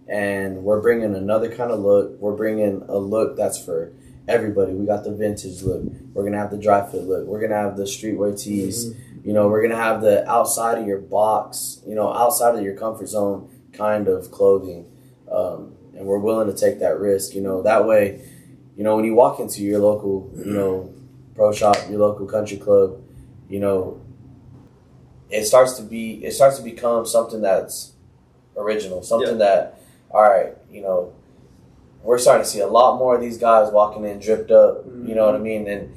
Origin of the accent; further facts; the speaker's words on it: Lubbock, Texas, United States; we're from Lubbock, like, you know, we're West Texas.